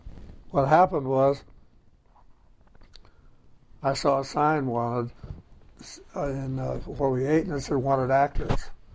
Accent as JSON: {"language": "English", "town": "Kansas City", "region": "Missouri", "country": "United States", "tie": "born or raised there", "also_born_or_lived": "Glendale", "said": "I grew up in Kansas City, Missouri, and Glendale, California."}